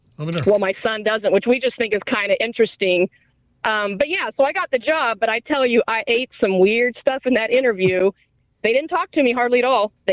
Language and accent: English; Kansas, United States; So I sat there with my little Midwestern palate, because I was born and raised in Kansas, looking at this fish with the eyes looking back at me.